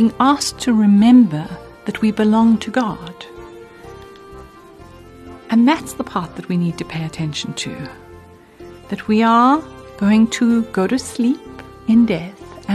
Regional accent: South Africa; Even if we are South African citizens living in our own country, we can feel a bit like we don't belong.

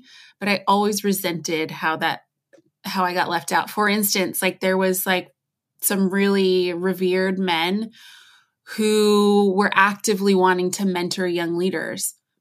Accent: United States; Cause I'm obviously American. You can tell from how I speak.

